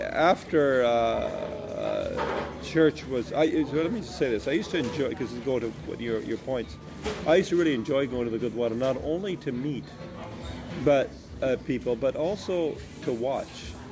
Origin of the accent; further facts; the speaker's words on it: Canada; born there; English is a second language; I could not speak English until I went to school, even though I was born in Canada.